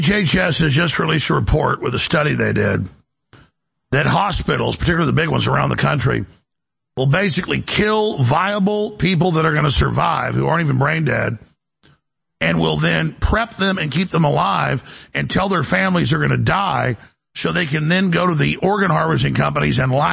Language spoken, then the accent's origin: English; Dallas, Texas, United States; when I grew up in Dallas.